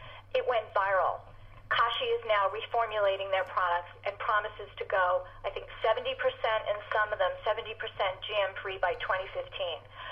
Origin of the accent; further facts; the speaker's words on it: United States; And as an American, to have to say, I don't have faith in my legislative system